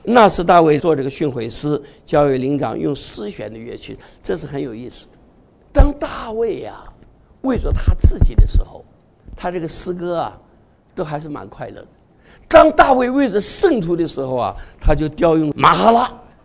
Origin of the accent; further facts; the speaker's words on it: Taiwan; 我们从台湾来的可以骄傲的说在台湾